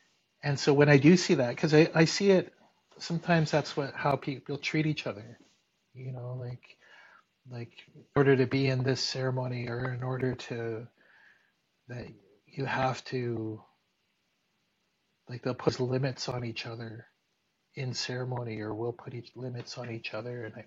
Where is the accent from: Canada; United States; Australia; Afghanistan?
Canada; Kenora, Ontario; It seemed like there was not as many other nationalities or other cultures. Kenora had kind of, you know, settlers and then indigenous people